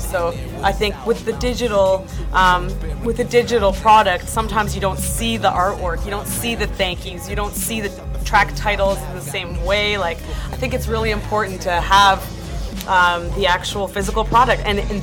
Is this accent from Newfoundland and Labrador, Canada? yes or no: no; Ottawa, Ontario, Canada; Best thing about Ottawa is I'm from Ottawa, so I grew up in this hip-hop scene.